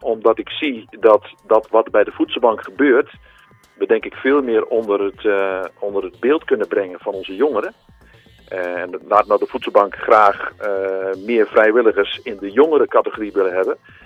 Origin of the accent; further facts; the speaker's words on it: Oss, North Brabant, Netherlands; Ja, ik kom uit de buurt van Os.